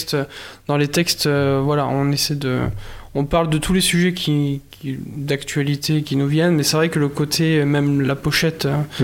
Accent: Bordeaux, Nouvelle-Aquitaine, France; moi je suis originaire de Bordeaux à la base. Donc j'ai débarqué dans la Vienne il y a 5 ans, en 2013.

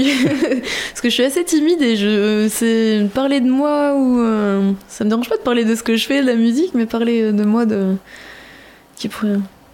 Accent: Pérignac, Nouvelle-Aquitaine, France; Donc je suis de Pérignac précisément, petit village, hein.

